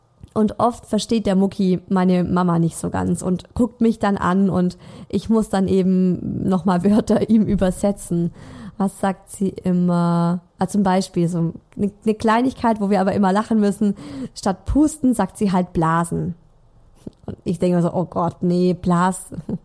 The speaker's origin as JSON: {"language": "German", "region": "Baden-Württemberg", "country": "Germany", "accent": "Swabian", "said": "sprechen mein Mann und ich viel mehr Schwäbisch. Er findet es total lustig. Er macht da auch oft so ein bisschen Fun über meinen Dialekt."}